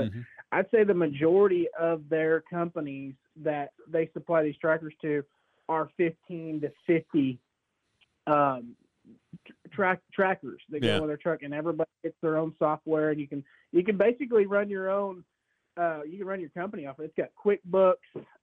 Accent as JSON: {"language": "English", "town": "Norman", "region": "Oklahoma", "country": "United States", "tie": "born or raised there", "said": "Yeah. Oh, yeah. I grew up in Norman. I bought my first house in Norman."}